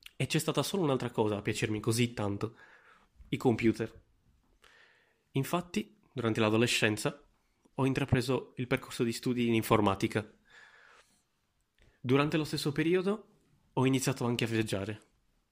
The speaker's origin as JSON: {"language": "Italian", "region": "Sardinia", "country": "Italy", "tie": "born there", "said": "sono nato nel 1990 in Sardegna, una delle due grandi isole italiane."}